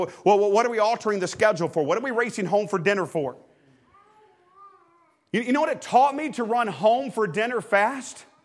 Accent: the South, United States; Remember, I'm from the South.

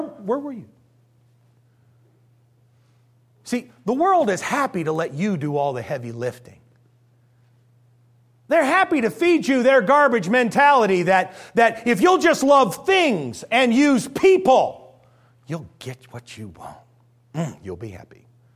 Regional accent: United States; I'm an American all the way to my bones, and I love the underdog movie.

